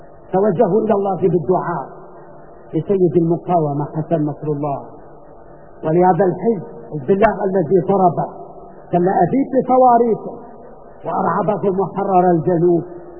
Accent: Syria; ونحن سنبقى كسوريين واقفين مدافعين عن أرض هذا الوطن

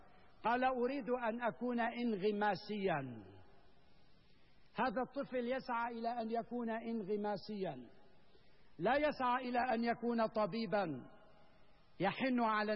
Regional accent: Syria; فعلينا نحن كسوريين، علينا يا سادة أن نصون شبابنا وفتياتنا

